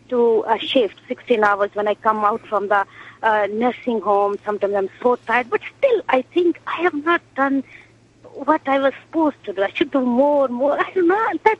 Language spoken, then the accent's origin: English; India; now in Flushing, United States; from Flushing. I listen to your program regularly, and I'm from India.